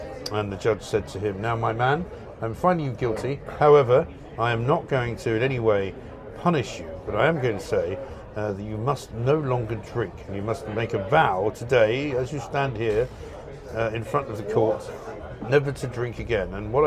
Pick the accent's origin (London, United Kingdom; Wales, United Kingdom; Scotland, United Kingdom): London, United Kingdom; I grew up in London.